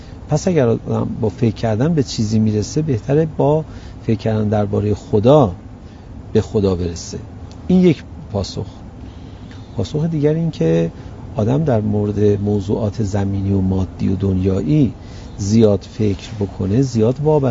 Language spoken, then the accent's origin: Persian; Iran; ما طلبه هستیم، یعنی که میدید ما ایرانی هستیم